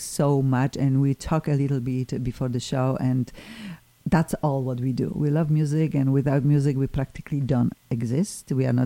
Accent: Poland; accent: Polish; English is a second language; We will need to get used to his accent, similarly to my accent, but hopefully people already know that my Polish accent will never go away.

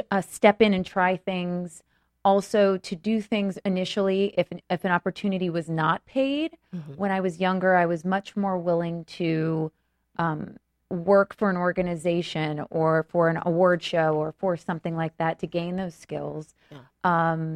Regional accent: Florida, United States; also born or lived in New York; now in Los Angeles, United States; Yeah. I mean, well, I'm from New York originally. Grew up in Florida. Moved back to New York after school. And I've moved out here. I've been here now probably 18 years.

